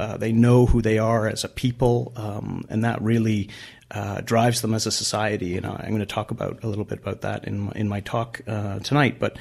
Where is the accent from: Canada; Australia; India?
Canada; So as a Canadian, it feels very similar.